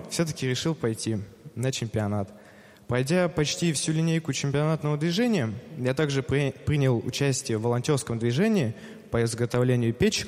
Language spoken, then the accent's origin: Russian; Kemerovo Oblast, Russia; Я из Кемеровской области, Кузбасс.